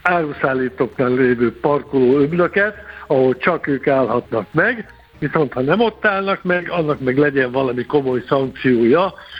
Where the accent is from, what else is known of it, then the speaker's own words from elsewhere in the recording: Tatabánya, Komárom-Esztergom, Hungary; Tatabányán születtem, élek, innen járom a világot